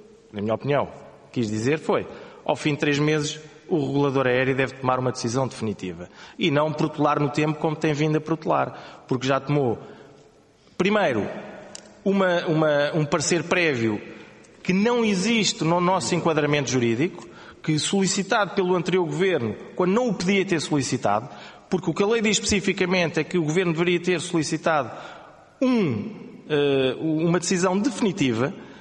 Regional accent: Portugal; nós somos portugueses

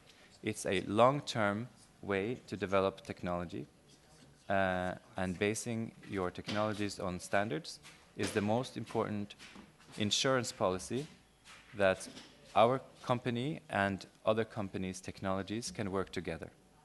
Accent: Norway; English is a second language; I'm Norwegian, so this is also not my my mother tongue

